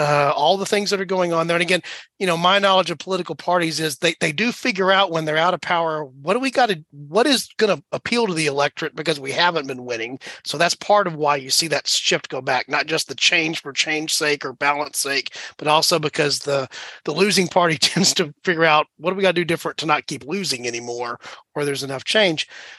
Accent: Texas, United States; I am a Texan and he is too, Chris

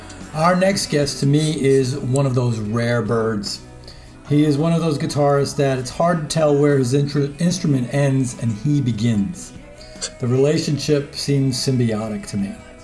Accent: Long Island, New York, United States; because I grew up on Long Island in New York.

